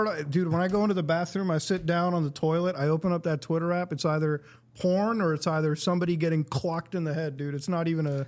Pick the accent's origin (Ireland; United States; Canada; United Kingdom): Canada; I'm Canadian.